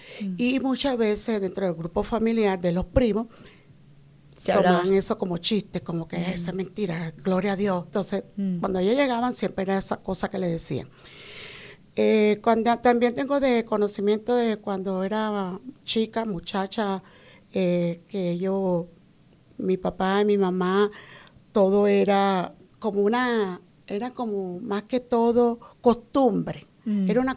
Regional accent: La Guaira, Venezuela; Del estado de La Guaira, una ciudad muy hermosa, una ciudad de playa, una ciudad de costa

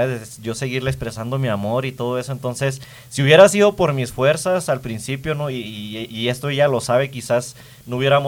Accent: Mexico; porque ella es más americana, yo soy más mexicano.

